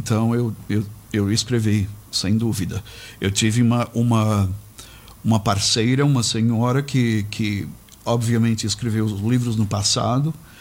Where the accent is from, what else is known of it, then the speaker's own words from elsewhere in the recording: Brazil; now in United States; Crescendo no Brasil, obviamente, as oportunidades na época não eram, as portas não estavam abertas para esse sonho que eu tinha. Mas eu fui para a América, como se diz, com uma mão na frente e uma atrás.